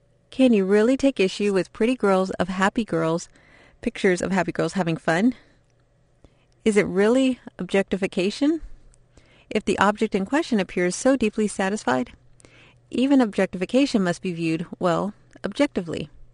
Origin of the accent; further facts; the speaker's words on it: Laos; the problem of unexploded ordnance in my home country of Laos.